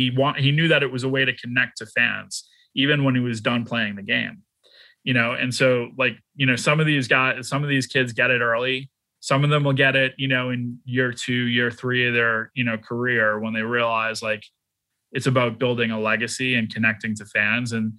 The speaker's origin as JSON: {"language": "English", "town": "Boston", "region": "Massachusetts", "country": "United States", "lives_now": "Dallas, United States", "said": "I'm from Boston, I live in Dallas"}